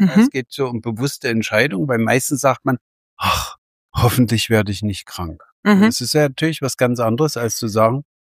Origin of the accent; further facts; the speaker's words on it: Freiberg, Saxony, Germany; Meine Mama ist in Dresden geboren. Ich bin in Freiberg geboren und aufgewachsen wie meine Schwester.